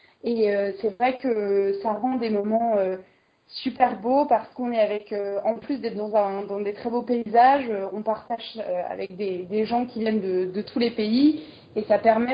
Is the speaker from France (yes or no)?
yes; Paris, Île-de-France, France; nous, on vient de Paris